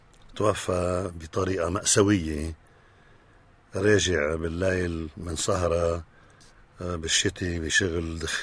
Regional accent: Roum, South Governorate, Lebanon; أنا من بلدة روم، قضاء جزين في الجنوب، فإذا أنا جنوبي وافتخر بهالصفة هيدي. ولدت في ضيعتي سنة 1930 بعشرين أيلول.

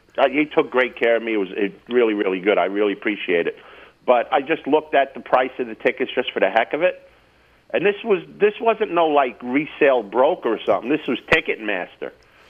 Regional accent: Jersey City, New Jersey, United States; A mutual friend of my friend I went with, guy I know from where we grew up in Jersey City, was there with like six kids.

